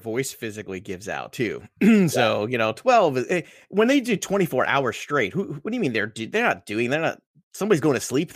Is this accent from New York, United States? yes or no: yes; Brooklyn, New York, United States; I could talk all day. I'm an Italian from Brooklyn. If I can't talk all day, then all hope is lost.